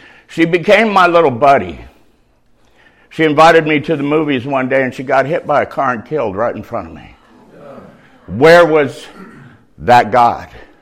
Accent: San Bernardino, California, United States; I was raised in San Bernardino, California, Southern Cal.

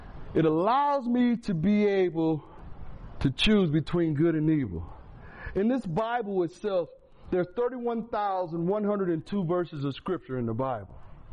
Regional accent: Fort Wayne, Indiana, United States; also born or lived in Buffalo, United States; We happened to stop in a place called Buffalo, New York. I was born in Buffalo, New York, and I came to Fort Wayne at an early age.

